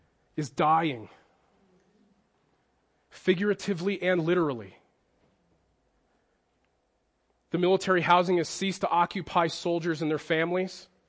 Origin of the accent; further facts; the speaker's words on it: New Jersey, United States; Growing up in New Jersey, I was a part of a church that was a church plant for a time